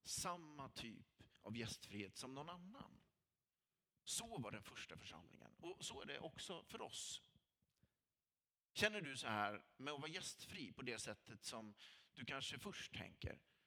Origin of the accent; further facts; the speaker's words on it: Lidköping, Västra Götaland County, Sweden; Jag kommer från Lidköping och då skulle man lära sig att de olika bergarterna på Kinnekulla, det är jätteviktigt när man bor i Lidköping, där jag växte upp.